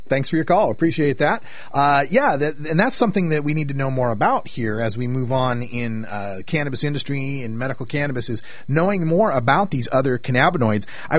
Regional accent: Idaho, United States; we got a caller calling in from my home state of Idaho, 208 area code.

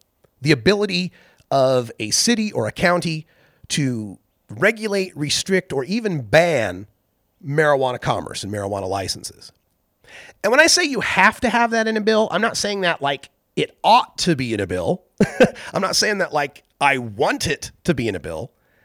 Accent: Idaho, United States; now in Oregon, United States; And I'm originally from Idaho, so I know of which I speak.

